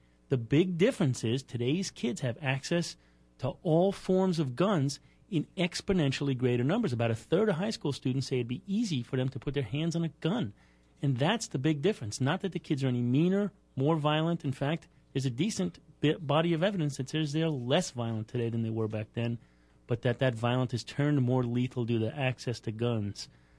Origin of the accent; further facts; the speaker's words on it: Brooklyn, New York, United States; I grew up in Greenpoint, Brooklyn, which is sort of a semi-tough blue-collar neighborhood, and I always had good grades.